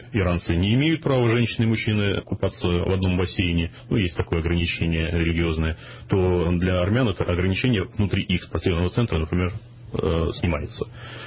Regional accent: Russia; когда узнавали, например, что я из России

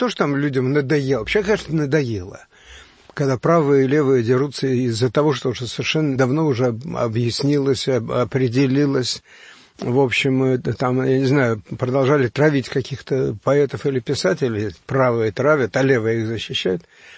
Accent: Moscow, Russia; Меня спасло, что я был москвич, и все провинциальные журналы относились ко мне как к человеку, который в Москве живет.

